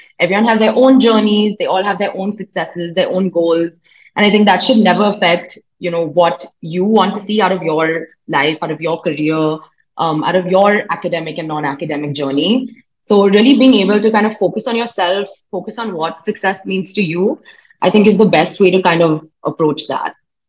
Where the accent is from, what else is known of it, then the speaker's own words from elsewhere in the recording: Mumbai, Maharashtra, India; So I grew up in Mumbai, you know, been sort of in the same house for all my life, lived in Bandra